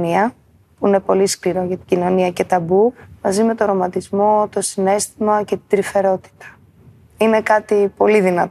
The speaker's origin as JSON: {"language": "Greek", "town": "Athens", "region": "Attica", "country": "Greece", "tie": "born or raised there", "said": "γεννήθηκα στην Αθήνα, μεγάλωσα στην Αθήνα."}